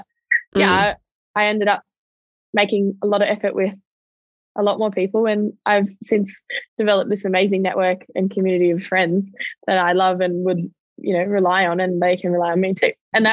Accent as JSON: {"language": "English", "town": "Melbourne", "region": "Victoria", "country": "Australia", "said": "Up in Sydney, I was visiting from Melbourne."}